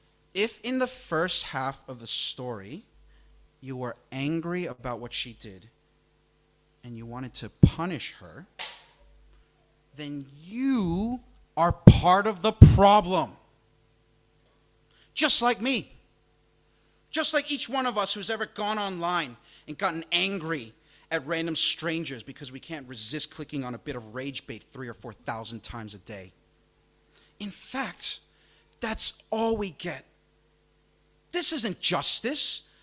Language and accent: English; New York City, New York, United States; A couple of years ago, in my hometown of New York City, there was an incident